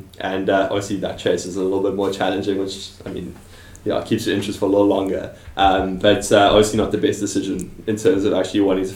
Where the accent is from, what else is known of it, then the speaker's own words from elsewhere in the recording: Johannesburg, Gauteng, South Africa; We knew each other because I'm originally from Johannesburg and she was as well.